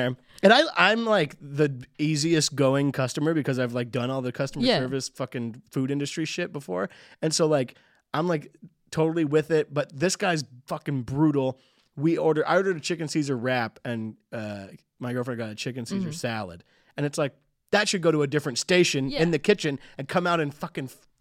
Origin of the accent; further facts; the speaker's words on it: Bakersfield, California, United States; But like, I'm from Bakersfield.